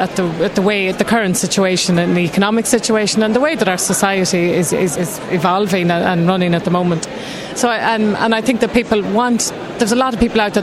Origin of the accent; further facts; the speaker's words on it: Connacht, Ireland; I'm here from Mayo. I got on a bus at 7 o'clock this morning, came here to be here for the day. We'll bring this back to Mayo.